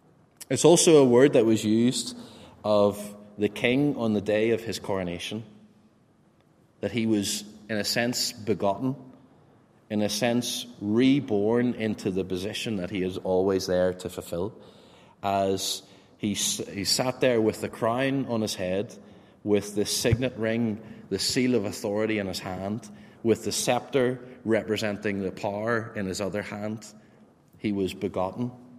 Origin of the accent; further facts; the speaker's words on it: Northern Ireland, United Kingdom; moved away as an adult; now in Spain; growing up in Northern Ireland, we weren't really exposed much to other languages. I have a French GCSE and really can't speak a word of anything of French. And so moving to Spain at the age of 29